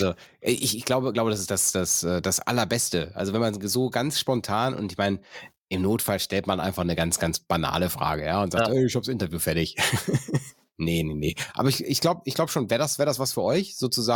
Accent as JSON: {"language": "German", "region": "North Rhine-Westphalia", "country": "Germany", "said": "ich komme aus dem Niederrhein"}